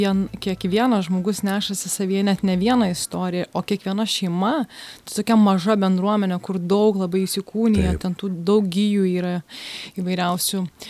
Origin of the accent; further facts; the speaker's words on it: Dzūkija, Lithuania; kiek tenka irgi daug keliauti ir pasakai, kad esi iš Dzūkijos. Nu, aš niekuomet neatsakau, klausiu, iš kur tu esi, tai aš sakau, iš Dzūkijos sostinės.